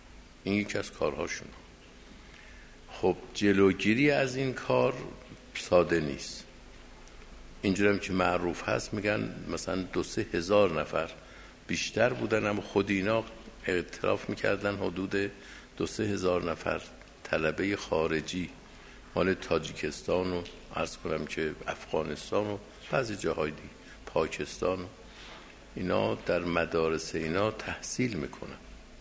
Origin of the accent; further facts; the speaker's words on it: Iran; ما اهل ایرانیم، ما چه هستیم؟